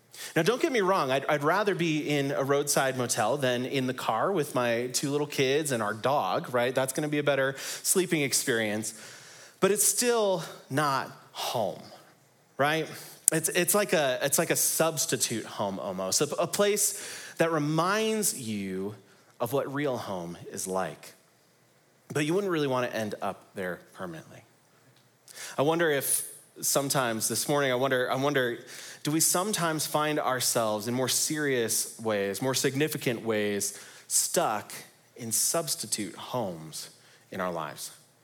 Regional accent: Chicago, Illinois, United States; I'm one of the pastors here, and I am originally from Chicago, which is very exciting.

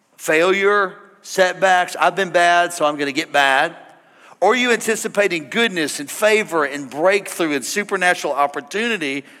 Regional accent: St. Louis, Missouri, United States; I grew up in South St. Louis. Florida doesn't know about this, but we lived in a real rough part of town, and we never worried about getting abducted.

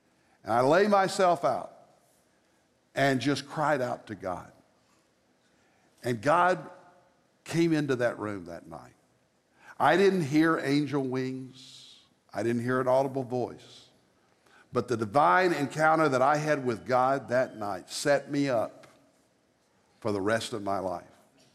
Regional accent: Fort Worth, Texas, United States; I'm from Fort Worth.

